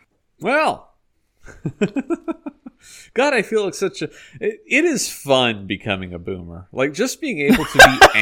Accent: Dallas, Texas, United States; I'm from Dallas. I know what DFW is.

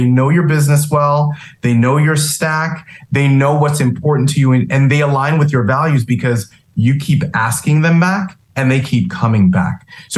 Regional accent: New York, United States; I'm from New York, so will always love New York and keep my 917

